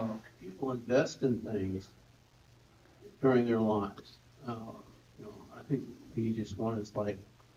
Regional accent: Texas, United States; I've lived in several places. I'm originally from Texas, so I still root for Texas.

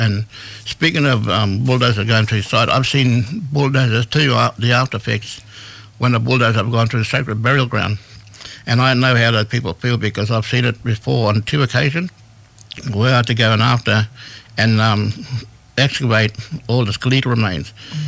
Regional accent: Yarrabah, Queensland, Australia; I'm Kungandjian from Yarrabah. I'm coming on your country.

